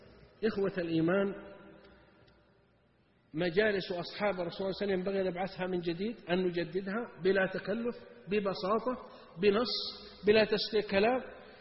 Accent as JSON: {"language": "Arabic", "country": "Saudi Arabia", "said": "عندنا 8 صحف يومية و9 عندنا في السعودية هنا"}